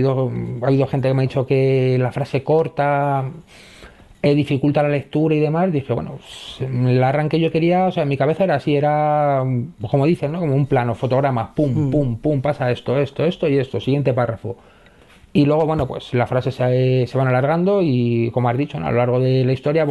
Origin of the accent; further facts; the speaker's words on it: Madrid, Community of Madrid, Spain; No lo conozco, yo soy de Madrid, voy a escribir de lo que conozco.